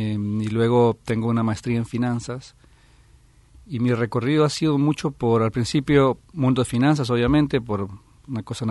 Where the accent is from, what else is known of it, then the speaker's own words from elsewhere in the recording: El Salvador; yo soy originalmente de El Salvador, uno de los países más pequeños de América, con casi 8 millones de habitantes.